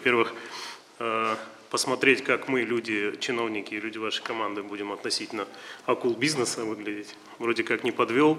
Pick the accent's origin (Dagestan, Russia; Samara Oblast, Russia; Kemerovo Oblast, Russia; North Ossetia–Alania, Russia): North Ossetia–Alania, Russia; Vladikavkaz; now in Moscow, Russia; Я родился и вырос на Северном Кавказе, в городе Владикавказ. По образованию математик. Сейчас живу в Москве, работаю.